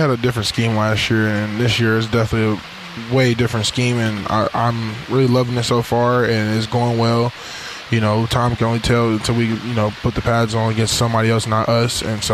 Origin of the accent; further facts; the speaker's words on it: Indianapolis, Indiana, United States; Like I said, I'm from Indianapolis. I played at Ohio State.